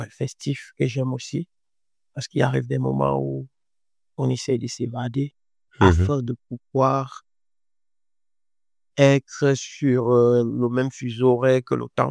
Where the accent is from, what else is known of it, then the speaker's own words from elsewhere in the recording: Cameroon; moved away as an adult; also born or lived in Morocco; Le Cameroun, je suis né au Cameroun, j'ai grandi au Cameroun, j'ai mon bac. J'ai obtenu mon bac à l'âge de 18 ans. 18 ans, je voyage pour le Maroc, pour aller faire mes études au Maroc.